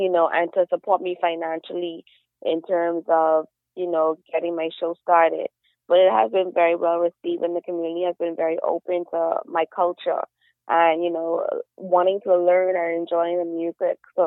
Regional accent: Nassau, New Providence, Bahamas; I'm from Nassau, Bahamas.

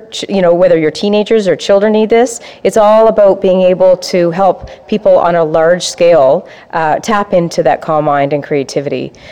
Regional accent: Nova Scotia, Canada; also born or lived in British Columbia / London, United Kingdom / Scotland / Newfoundland; I'm the founder of Duda Lovely. And for the longest time, I'm from Nova Scotia, but I've traveled around the world. So I've lived in BC, I've lived in London, UK, I've lived in Scotland, I was over in Newfoundland, and I've just recently moved back

